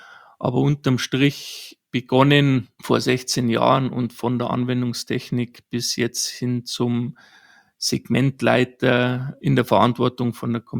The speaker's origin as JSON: {"language": "German", "region": "Bavaria", "country": "Germany", "tie": "born there", "said": "Ja, als gebürtiger Bayer neigt man eigentlich zur Tradition"}